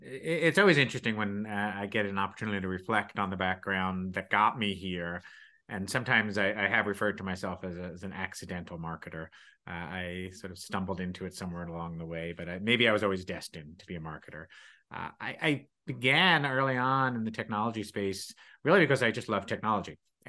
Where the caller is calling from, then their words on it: Connecticut, United States; I am in my home in the quiet corner of Connecticut, northeastern Connecticut, literally 4 miles from the Massachusetts border.